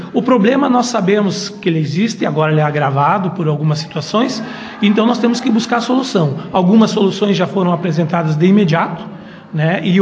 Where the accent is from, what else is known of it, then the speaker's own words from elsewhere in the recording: Lagoa Vermelha, Rio Grande do Sul, Brazil; nasci em Lagoa Vermelha, sou lagoense de alma e coração, luto por esse município com todas as minhas forças, tive a oportunidade de morar fora, mas optei por morar em Lagoa Vermelha porque eu amo essa cidade.